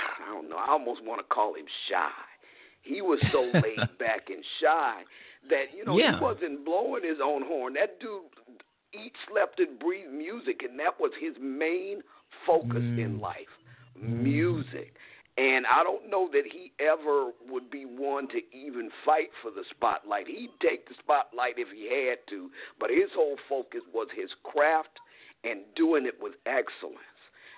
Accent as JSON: {"language": "English", "region": "Michigan", "country": "United States", "tie": "born or raised there", "also_born_or_lived": "Chicago, Illinois", "said": "See, I grew up in Backwoods, Michigan. I'm a Chicago girl, born there, but I was reared in Michigan, so I was off the music scene."}